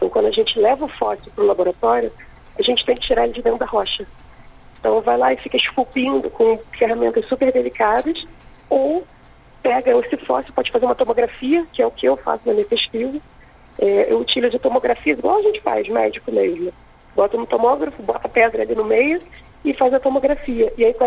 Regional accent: Rio de Janeiro, Brazil; que eu sou do Rio também.

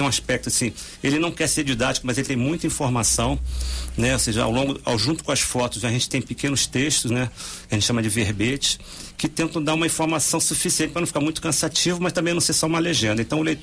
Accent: Rio de Janeiro, Brazil; eu pelo menos quando sou daqui, sou carioca.

